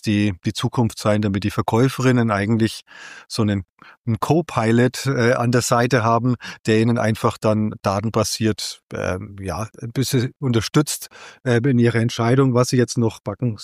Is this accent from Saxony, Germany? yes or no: no; Bavaria, Germany; heißt es bei uns in der Region Oberfranken.